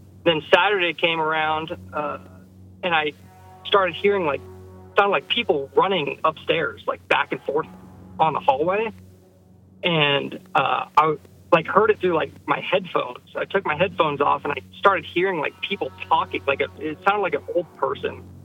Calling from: Los Angeles, California, United States

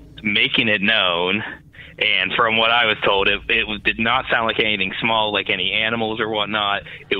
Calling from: York, Pennsylvania, United States; I'm calling from York, Pennsylvania.

